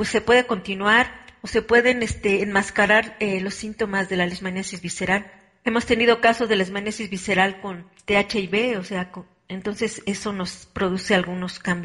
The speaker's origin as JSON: {"language": "Spanish", "country": "Mexico", "said": "Y en mi país, pues, es bastante importante, aunque, fíjese, si usted me dice cuántos casos hay anuales en México, es difícil dárselo."}